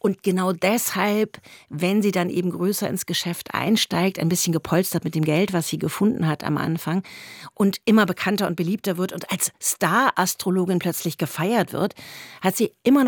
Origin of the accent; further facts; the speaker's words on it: Frankfurt, Hesse, Germany; ich komme auch noch aus Frankfurt